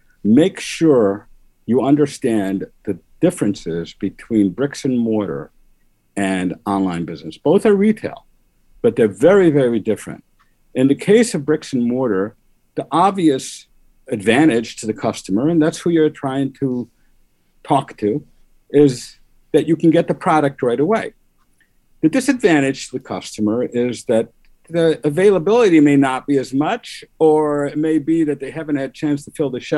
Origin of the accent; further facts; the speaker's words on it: Detroit, Michigan, United States; now in Lakewood, United States; I was born and raised in Detroit. As I grew up, I went to high school, out of town yeshivas.